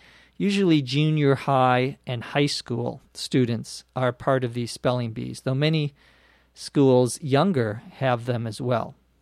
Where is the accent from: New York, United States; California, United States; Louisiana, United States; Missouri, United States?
California, United States; Los Angeles; from Los Angeles.